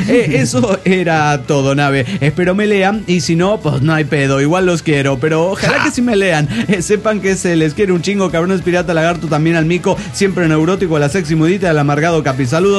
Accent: Guadalajara, Jalisco, Mexico; now in Mexico City, Mexico; de Guadalajara, ahora en DF Mexicano.

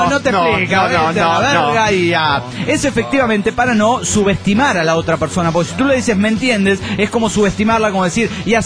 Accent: Managua, Nicaragua; de Managua, Nicaragua.

